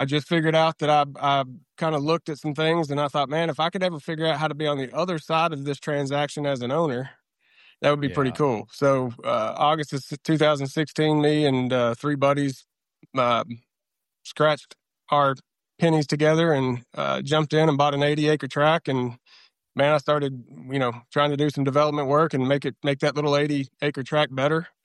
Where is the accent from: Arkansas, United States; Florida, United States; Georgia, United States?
Arkansas, United States; Searcy; I'm from Central Arkansas. You know, eastern Central Arkansas, Searcy.